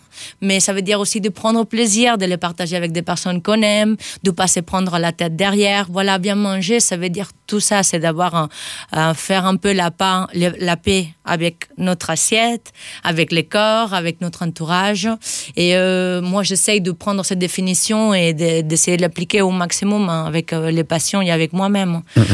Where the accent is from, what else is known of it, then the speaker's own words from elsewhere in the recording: Spain; French is a second language; now in France; arrivé en Aveyron en 2017 après avoir vécu dans plusieurs pays de l'Europe. Donc avec mon accent, vous allez voir, je viens pas de France, je viens d'Espagne